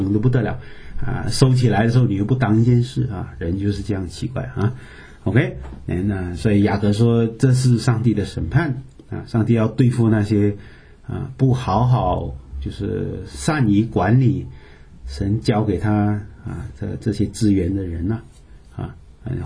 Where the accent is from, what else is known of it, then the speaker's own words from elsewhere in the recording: Canada; 我们从加拿大来，根本不知道什么叫欧元